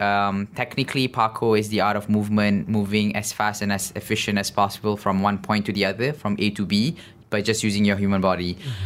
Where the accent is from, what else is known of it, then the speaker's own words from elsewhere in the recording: Bangi, Selangor, Malaysia; So he brought me to the first meetup in my hometown, Bangi.